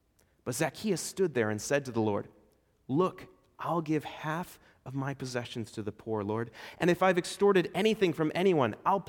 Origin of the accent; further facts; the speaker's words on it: Estonia; Growing up in Estonia, I felt what it was like to be a stranger and far away.